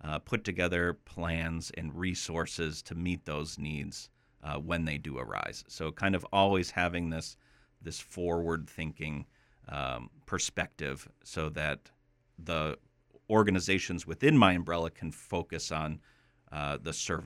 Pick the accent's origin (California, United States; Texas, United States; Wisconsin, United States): Wisconsin, United States; Sugar Creek; I'm a Walworth County resident pretty much my whole life. I grew up in Sugar Creek. I was a dairy farmer there for many years.